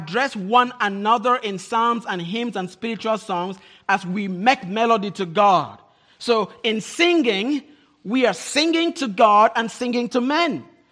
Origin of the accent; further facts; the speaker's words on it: Cameroon; born there; I found out this worshipper is from Cameroon and from the exact same tribe into which I was born.